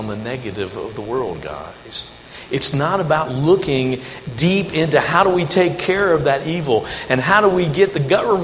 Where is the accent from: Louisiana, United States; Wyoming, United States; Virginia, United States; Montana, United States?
Virginia, United States; Norfolk; I grew up in Norfolk. I don't know how you pronounce it.